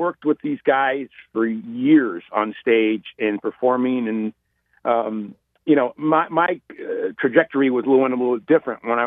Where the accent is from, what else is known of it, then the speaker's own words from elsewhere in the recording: Detroit, Michigan, United States; now in California, United States; no, I actually live in California, but I'm from Detroit.